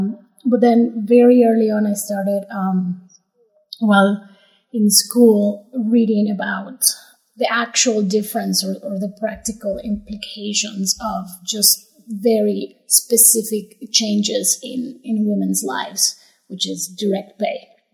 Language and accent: English; Mexico City, Mexico; also born or lived in Oaxaca; I grew up in Mexico City, and I consider myself from those places, but also very, very much from here